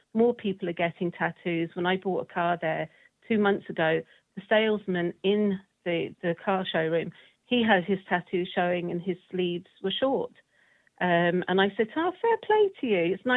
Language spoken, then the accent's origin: English; London, United Kingdom; When I grew up in London, my best friend was Pakistani.